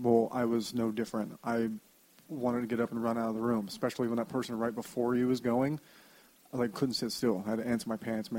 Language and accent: English; Colorado Springs, Colorado, United States; Colorado Springs.